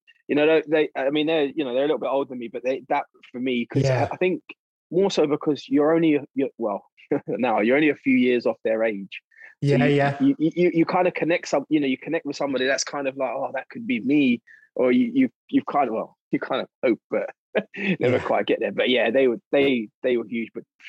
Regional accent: London, United Kingdom; coming from someone who comes from, you know, the black community. And growing up in London

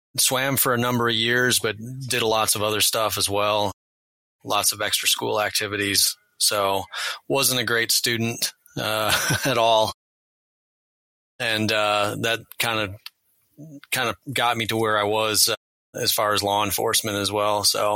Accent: Michigan, United States; Yeah, so I grew up in Michigan, right on the shoreline, the western shoreline of Michigan

